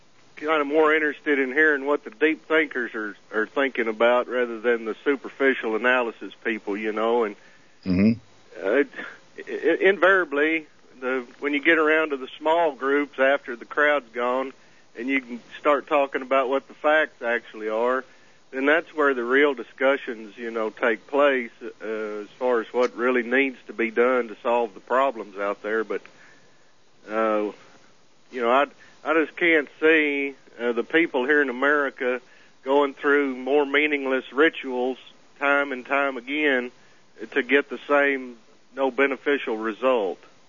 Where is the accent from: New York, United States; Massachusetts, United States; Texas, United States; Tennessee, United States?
Tennessee, United States; Memphis; You know, I grew up there in Memphis back when they shot Martin Luther King in 68